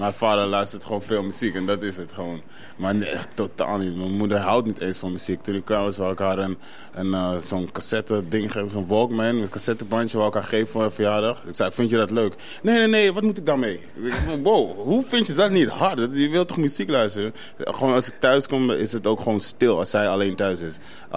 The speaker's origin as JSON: {"language": "Dutch", "town": "Amsterdam", "region": "North Holland", "country": "Netherlands", "said": "Kom uit Amsterdam."}